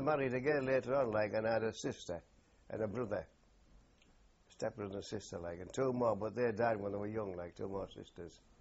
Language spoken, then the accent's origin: English; Hartlepool, North East England, United Kingdom; born there; I was born in Hartlepool.